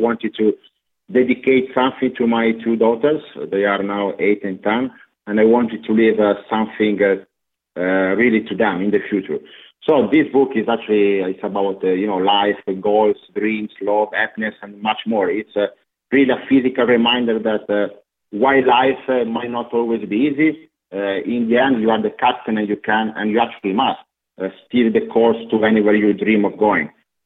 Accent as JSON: {"language": "English", "town": "Turin", "region": "Piedmont", "country": "Italy", "tie": "born or raised there", "second_language": "English", "said": "As you know, I was born and raised in Turin."}